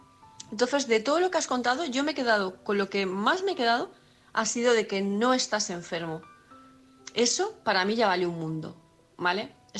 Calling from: Palma, Balearic Islands, Spain; de Palma de Mallorca.

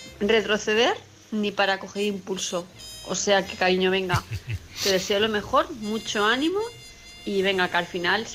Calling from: Palma de Mallorca, Balearic Islands, Spain; de Palma de Mallorca.

